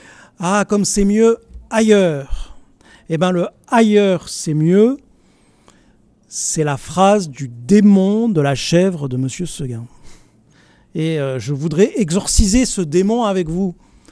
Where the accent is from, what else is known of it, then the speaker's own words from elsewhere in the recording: Marseille, Provence-Alpes-Côte d'Azur, France; Je suis de Marseille, alors c'est mes références, j'ai appris ça à l'école primaire.